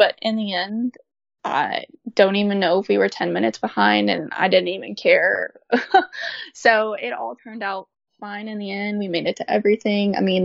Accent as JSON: {"language": "English", "region": "Kentucky", "country": "United States", "said": "We're from Kentucky, so bourbon is a big thing here."}